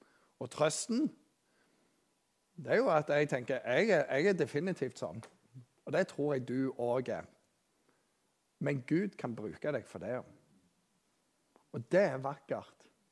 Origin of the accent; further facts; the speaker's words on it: Rogaland, Norway; der jeg kommer fra på Jæren